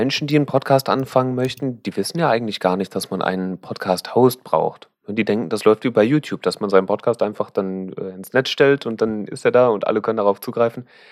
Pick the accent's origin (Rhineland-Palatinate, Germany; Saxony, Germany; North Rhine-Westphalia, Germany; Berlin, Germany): Berlin, Germany; Oder so stelle ich mir das zumindest vor als Berliner.